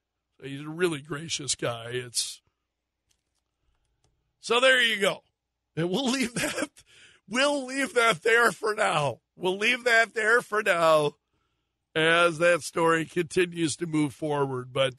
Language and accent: English; Sioux Falls, South Dakota, United States; I'm from Sioux Falls. I was born in Sioux Falls. I grew up with those animals.